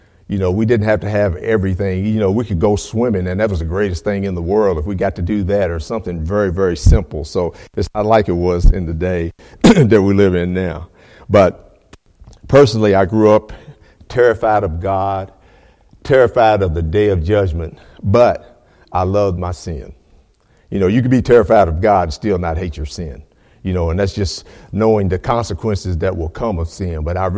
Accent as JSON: {"language": "English", "town": "Frankfort", "region": "Kentucky", "country": "United States", "tie": "born or raised there", "said": "But I was raised in Frankfort, Kentucky, and that's the capital of Kentucky. And I've lived there since I was about 2 years old."}